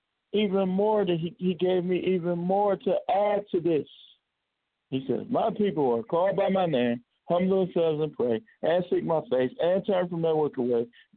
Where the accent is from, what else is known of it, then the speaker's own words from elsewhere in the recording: Milwaukee, Wisconsin, United States; Right now I'm in Milwaukee, Wisconsin, my hometown.